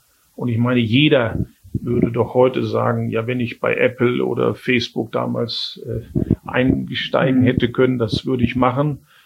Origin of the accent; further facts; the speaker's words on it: Germany; aber ich bin Deutscher, ich bleibe auch in Deutschland.